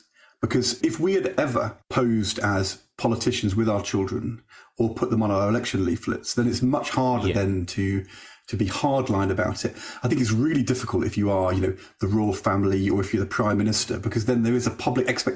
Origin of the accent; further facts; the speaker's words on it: Norwich, East of England, United Kingdom; I grew up in Norwich